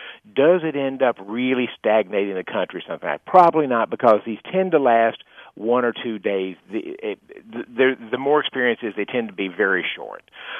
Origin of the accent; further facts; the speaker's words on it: Texas, United States; I'm from Texas, so he's actually my senator.